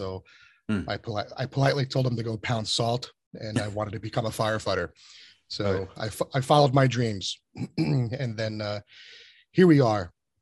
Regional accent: Richfield Park, New Jersey, United States; I started as a volunteer firefighter in my hometown of Richfield Park, New Jersey, where I cut my teeth

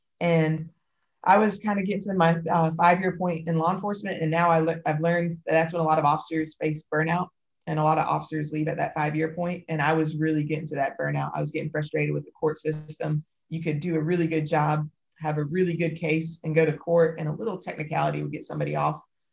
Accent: Raleigh, North Carolina, United States; I was born and raised in Raleigh, which is the capital of North Carolina. It's a pretty progressive city, but not all of North Carolina is like that.

